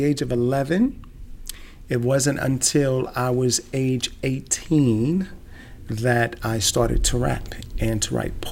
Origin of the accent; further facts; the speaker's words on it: Trenton, New Jersey, United States; also born or lived in Kentucky, United States; I'm originally from a place called Trenton, New Jersey, in the United States of America. And I also lived in Kentucky in the U.S. as well for quite a while.